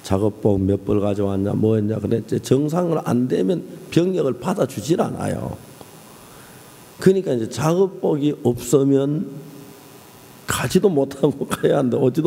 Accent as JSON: {"language": "Korean", "town": "Seonsan", "region": "North Gyeongsang", "country": "South Korea", "tie": "born or raised there", "said": "경북 선산 사람 혹시 있어? 물어봤어요. 제 고향이 선산이니까"}